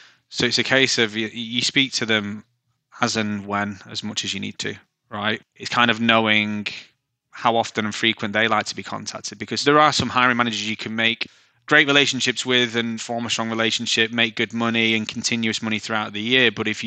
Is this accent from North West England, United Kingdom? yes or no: yes; Manchester, North West England, United Kingdom; accent: Mancunian; as you can hear, I'm very Mancunian, I don't really tone it down.